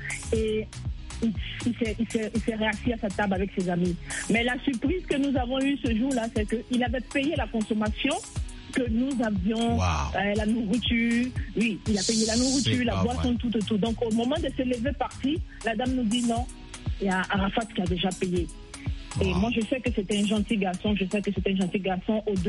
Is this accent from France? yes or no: no; Côte d’Ivoire; un DJ qu'on aime beaucoup aussi chez nous en Côte d'Ivoire